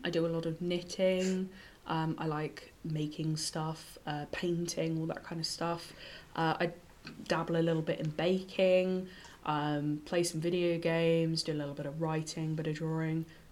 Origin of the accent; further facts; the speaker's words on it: Worthing, South East England, United Kingdom; So I was born in Worthing Hospital. I've lived here my whole life. For a couple of years when I was at uni, I lived in Bournemouth. But besides that, I've always lived here.